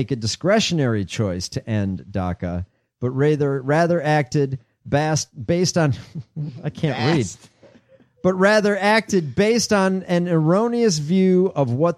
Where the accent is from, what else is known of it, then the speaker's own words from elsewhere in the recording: Ireland; Being Irish, I reject